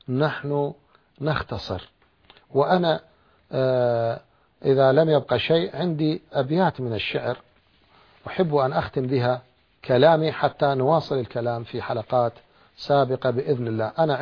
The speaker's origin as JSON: {"language": "Arabic", "country": "Iraq", "said": "أنا كعراقي"}